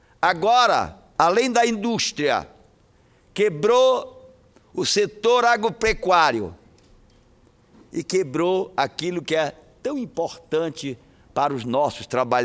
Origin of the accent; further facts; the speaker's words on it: Pará, Brazil; born there; minha querida terra, onde nasci, terra de Nossa Senhora de Nazaré, o meu querido Pará.